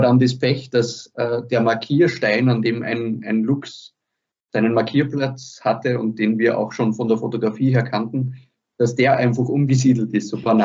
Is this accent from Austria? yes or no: yes; Austria; Und bei uns in Österreich, weiß ich nicht, ob wir da schon etwas erkannt haben